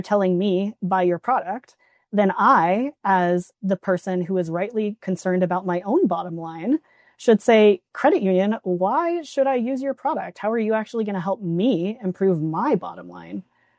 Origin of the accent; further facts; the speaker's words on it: Houston, Texas, United States; I grew up mostly in Houston, walking distance from NASA with literal rocket scientists and astronauts, touring the Johnson Space Center